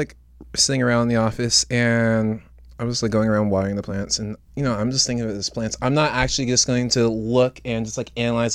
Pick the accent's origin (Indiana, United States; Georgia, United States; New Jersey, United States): New Jersey, United States; Lakewood; born there; also born or lived in New York / Charleston, South Carolina; now in San Gabriel, United States; So I was born in Lakewood, New Jersey, then moved to New York for a bit, then moved to South Carolina, Charleston, South Carolina, then moved out here to San Gabriel.